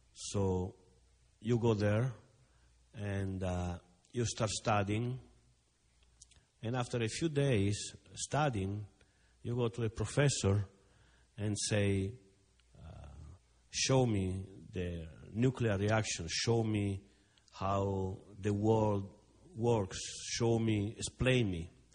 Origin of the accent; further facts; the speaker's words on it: Rome, Lazio, Italy; I was born in Rome, so it's the, you know, is the Catholic Church. There is a church every 100 meters in Rome. So I was going to school at the time.